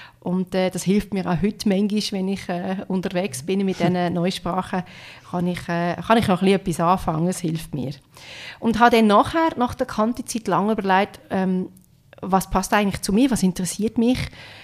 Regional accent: Aargau, Switzerland; also born or lived in Ennepetal, Germany; aufgewachsen in den ersten Lebensjahren in Deutschland, im Bundesland Nordrhein-Westfalen, in einer Stadt, wo man Ennepetal nennt. Und bin dann aber später in meiner Kindheit und Jugend in die Schweiz gezogen, bin im Kanton Aargau

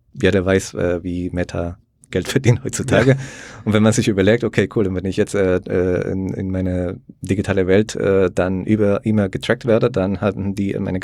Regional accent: El Salvador; ich komme aus El Salvador, der sehr liberal ist, sage ich mal, mit den ganzen Blockchain-Entwicklungen. Also bei uns ist Bitcoin die Nationalwährung mittlerweile.

